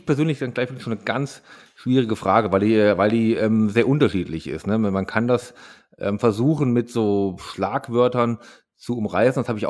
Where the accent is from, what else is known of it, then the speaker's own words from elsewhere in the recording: Eitra, Hesse, Germany; Ich komme aus der Gegend, genau aus der Mitte von Deutschland. Das ist in der Nähe von Melsungen. Das ist ja vielleicht ein bisschen bekannt ist in den ein oder anderen Zuhörer als Handballhochburg. Und da gab es mal so ein ganz kleines Dörfchen, Eitra heißt das.